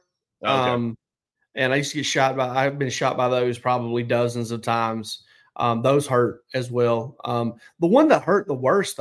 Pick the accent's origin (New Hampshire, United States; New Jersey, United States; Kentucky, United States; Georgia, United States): Georgia, United States; growing up in South Georgia, we never had a sports talk radio station